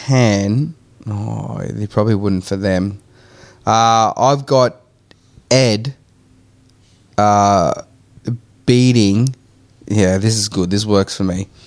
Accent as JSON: {"language": "English", "town": "Melbourne", "region": "Victoria", "country": "Australia", "moved": "yes", "lives_now": "Ireland", "said": "I'm from Melbourne, but I've lived in Ireland for many years."}